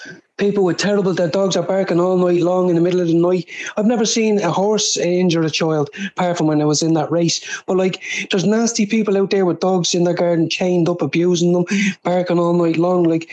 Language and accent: English; Clare Hall, Leinster, Ireland; I grew up in Clare Hall, very close to Belcamp